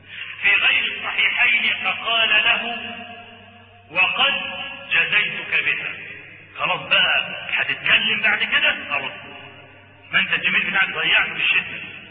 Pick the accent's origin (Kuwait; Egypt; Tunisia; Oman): Egypt; Upper Egypt